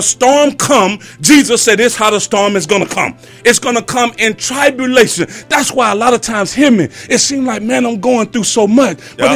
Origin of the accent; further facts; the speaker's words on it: Georgia, United States; When I first got here, they said tsunami. Man, I'm from Georgia. What is a tsunami?